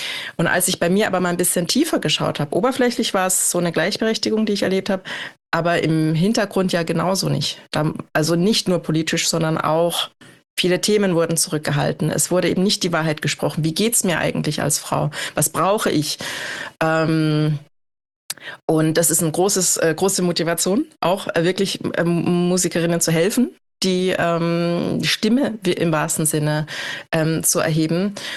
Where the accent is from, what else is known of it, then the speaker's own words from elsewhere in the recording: East Germany, Germany; ich bin in Ostdeutschland groß geworden